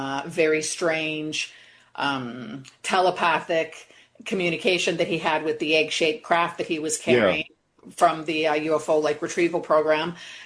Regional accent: Canada; I'm from Canada. We didn't call it that.

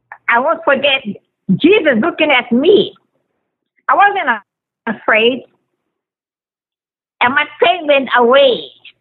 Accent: Kohala, Hawaii, United States; born there; And I was born in Kohala.

